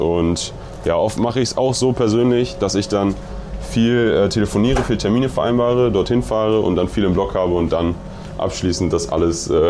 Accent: Diepholz, Lower Saxony, Germany; Zu Hause, ich komme ursprünglich aus Diepholz, sagt vielleicht manchen was.

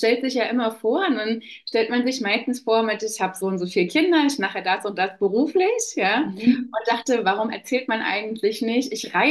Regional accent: Leipzig, Saxony, Germany; moved away as an adult; also born or lived in Munich; now in Berlin, Germany; Ich komme ursprünglich aus Leipzig und bin dann nach dem Studium beruflich quasi ausgewandert über mehrere Stationen, München, dann nach Berlin gekommen.

